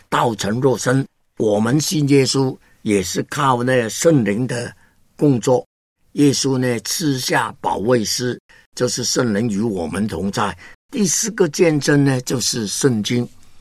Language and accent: Chinese; Hong Kong; Chinese is a second language; 我是香港人呢，在内地呢没有那个亲戚朋友啊，普通话那个时间我也是真的不懂啊，现在都不懂啊。那我就在呢1969年去了芝加哥念差传。